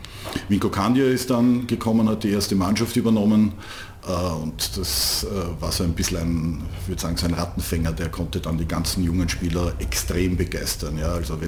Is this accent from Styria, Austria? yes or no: no; Vienna, Austria; als Wiener hat man es in Niederösterreich auch nicht besonders leicht gehabt